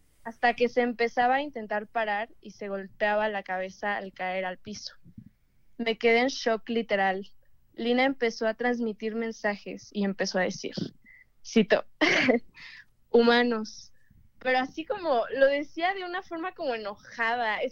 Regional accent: Toluca, State of Mexico, Mexico; soy de Toluca.

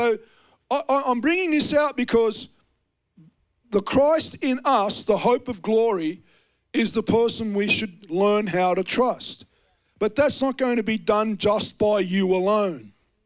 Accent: Australia; accent: Australian; he knew by my accent, you know, dumb Aussie doesn't know what a weed whacker is.

